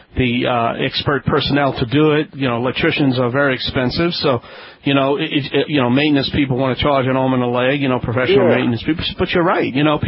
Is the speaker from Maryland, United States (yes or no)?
no; New Orleans, Louisiana, United States; He's down in my hometown, the Big Easy, New Orleans, Louisiana.